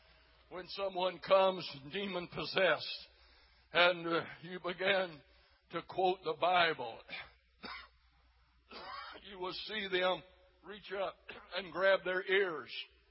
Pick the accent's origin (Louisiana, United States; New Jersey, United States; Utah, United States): Louisiana, United States; Waterproof; I was raised in Louisiana, and I was raised in the country 12 miles outside of a little old town called Waterproof